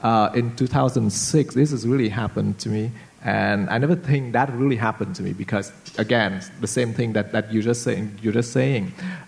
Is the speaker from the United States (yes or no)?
no; Montreal, Quebec, Canada; I come from Montreal, and we have a thing between Montreal and Toronto, right?